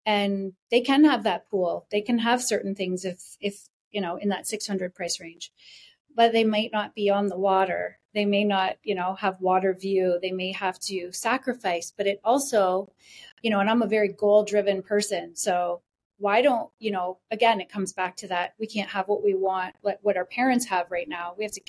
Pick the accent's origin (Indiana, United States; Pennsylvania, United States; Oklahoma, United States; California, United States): California, United States; Riverside; I grew up in Riverside, and I just love it there. So I come from a big family.